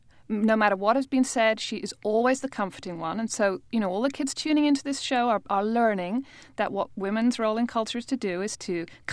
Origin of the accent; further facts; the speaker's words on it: United Kingdom; moved away as an adult; now in United States; I'm British with a lot of American in me now.